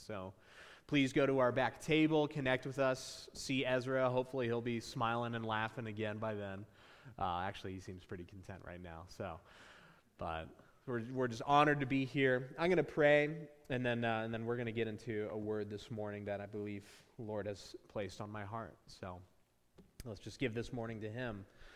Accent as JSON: {"language": "English", "region": "Arizona", "country": "United States", "said": "I'm from Arizona, so we're probably eating Mexican food"}